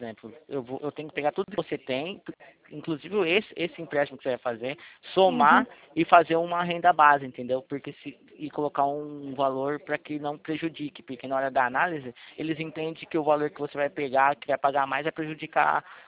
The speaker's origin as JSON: {"language": "Portuguese", "town": "Itatiba", "region": "São Paulo", "country": "Brazil", "said": "eu sou de Itatiba."}